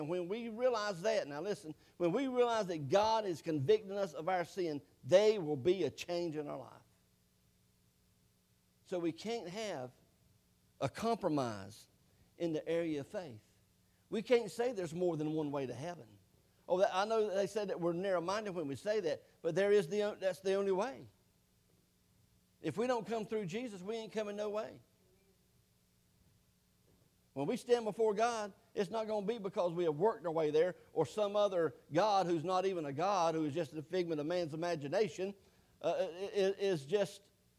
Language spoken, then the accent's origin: English; North Carolina, United States; He said, where are you from? I said, from Eastern North Carolina.